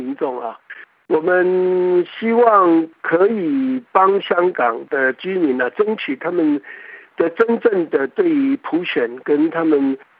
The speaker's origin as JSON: {"language": "Chinese", "country": "Taiwan", "said": "那这种粗暴的手段，我们台湾人是看不下去的"}